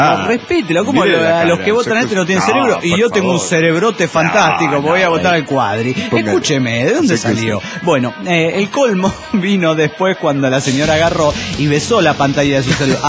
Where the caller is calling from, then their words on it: San Bernardino, California, United States; de San Bernardino, Califas en San Bernardino.